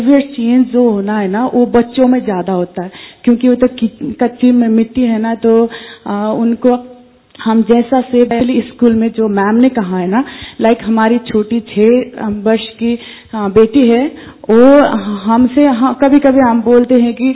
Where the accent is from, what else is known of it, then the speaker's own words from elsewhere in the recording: Nepal; हम नेपाल से आए हैं.